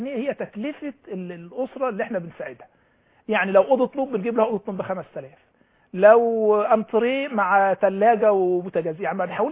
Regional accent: Egypt; احنا عندنا في مصر الكوادر الارشاد الاجتماعي ضعيفه جدا

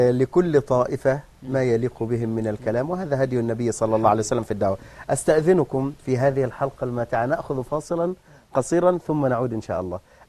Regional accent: Egypt; عندنا في مصر

